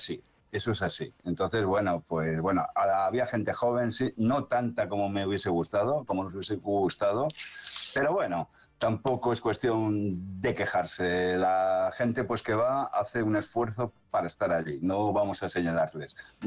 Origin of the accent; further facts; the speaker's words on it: Madrid, Community of Madrid, Spain; como soy de Madrid, pues estuve en Madrid.